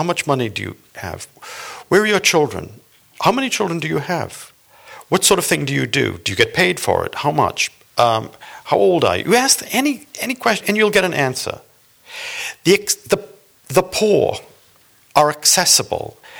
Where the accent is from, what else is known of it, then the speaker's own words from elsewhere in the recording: Boston, Massachusetts, United States; I come from Boston, Massachusetts.